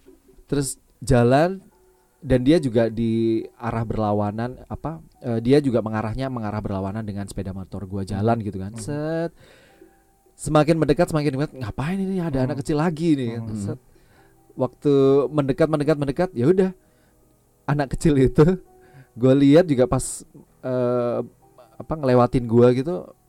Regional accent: Surabaya, East Java, Indonesia; Iya, di Surabaya emang. Gue memang asli Surabaya gitu.

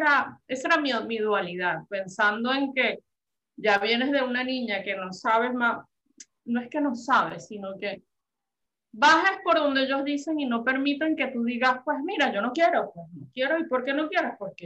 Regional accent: Venezuela; now in Spain; Ah, bueno, soy venezolana, perdón. Soy venezolana. Me vine a España porque, bueno, ya sabemos las razones de...

